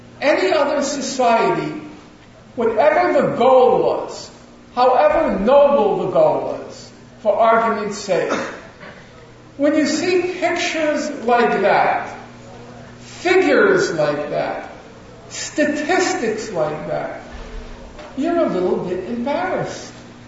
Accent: United States; As an American, as horrific as Israel's crimes are, they pale in comparison to what the U.S. does

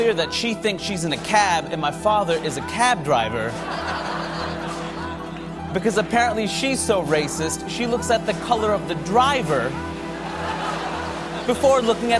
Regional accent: Queens, New York, United States; So I grew up in Queens, New York. Whenever I fly home, my father will still pick me up at the airport, which is really sweet of him.

